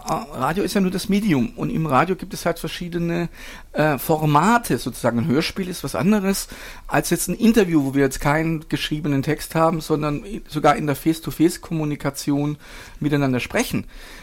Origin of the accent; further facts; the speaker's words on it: Baden-Württemberg, Germany; now in Berlin, Germany; da war ich in Bielefeld und war da sehr aktiv in einer Radiogruppe, im AJZ, einer freien Radiogruppe, aber seit 12 Jahren wohne ich in Berlin. Und ursprünglich komme ich aus Schwaben, das sage ich auch in Berlin.